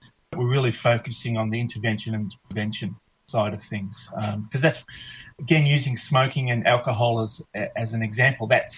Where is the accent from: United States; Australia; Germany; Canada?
Australia; Melbourne, Victoria; I was born in Chelsea, but we had an interesting life. I think by the time I was 13, we'd already lived in 28 different houses